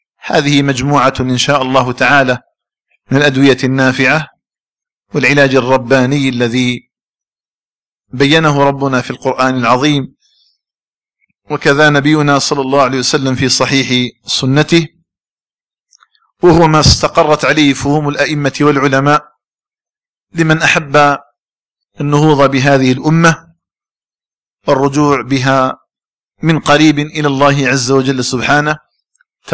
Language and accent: Arabic; Algeria; اللهم اجعل بلدنا الجزائر آمنا مطمئنا